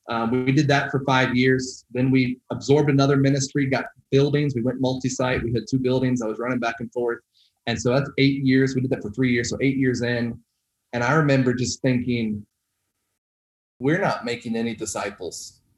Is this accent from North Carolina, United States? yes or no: yes; North Carolina, United States; now in Utah, United States; So I've been in Utah, May 12th marked 10 years in Utah. And so we came from North Carolina, the Bible Belt.